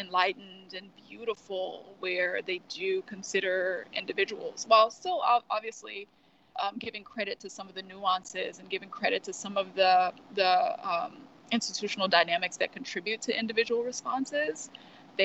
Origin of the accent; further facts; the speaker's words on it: Texas, United States; So I was raised in Texas, very fundamentalist Christian area north of Houston.